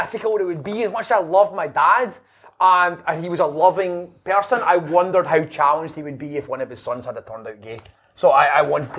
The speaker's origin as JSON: {"language": "English", "town": "Glasgow", "region": "Scotland", "country": "United Kingdom", "tie": "born or raised there", "also_born_or_lived": "Airdrie", "said": "I grew up in the East End of Glasgow, but I moved to Airdrie"}